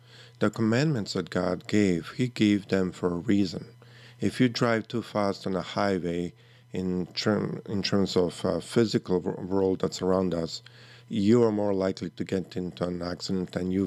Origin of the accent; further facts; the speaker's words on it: Canada; now in United States; I grew up in Canada and I have been living down here in US for I don't know how long.